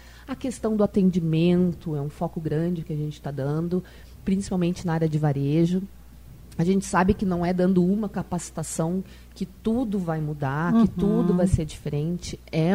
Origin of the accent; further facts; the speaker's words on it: Santa Cruz do Sul, Rio Grande do Sul, Brazil; Bom, eu sou de Santa Cruz do Sul